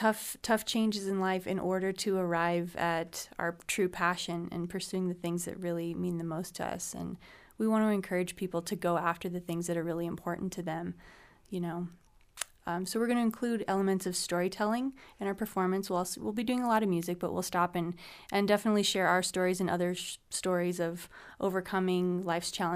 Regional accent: Las Cruces, New Mexico, United States; So I lived in Las Cruces, New Mexico for 20 years. That's my hometown. I was there third grade through middle school, high school, got my college degree there in music education, and I taught elementary music for 5 years there.

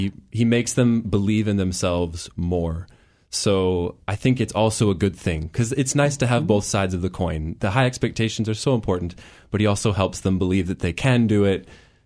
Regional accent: Fairbanks, Alaska, United States; also born or lived in Anchorage; That's right. I was born in Anchorage, but then we moved to Fairbanks in 1992 in November. So it's been a long time.

